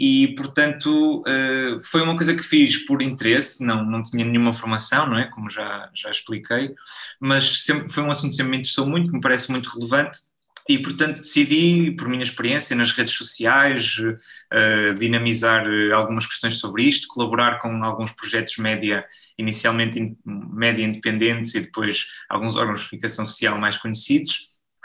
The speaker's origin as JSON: {"language": "Portuguese", "country": "Portugal", "tie": "born or raised there", "lives_now": "Brussels, Belgium", "said": "É a minha primeira experiência fora de Portugal e até fora da cidade onde nasci e cresci."}